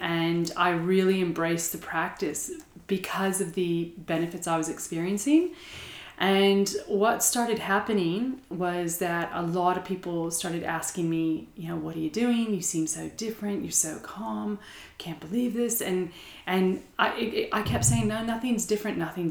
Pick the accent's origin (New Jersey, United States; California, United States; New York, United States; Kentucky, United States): California, United States; Sure. I grew up in California, so my background from a study standpoint was in international business.